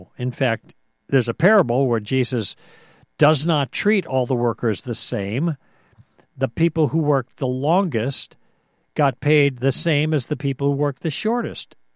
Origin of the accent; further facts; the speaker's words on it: United States; It's because I'm an American.